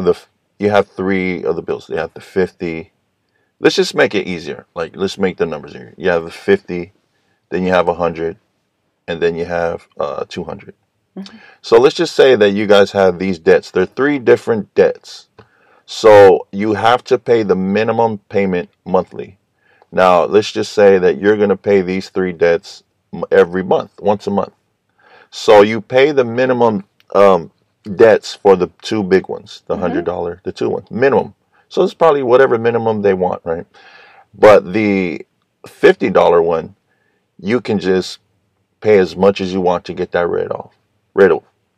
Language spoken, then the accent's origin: English; San Francisco, California, United States; I grew up in San Francisco, and man, I remember in school a lot of the kids, mainly kids, came from the hood.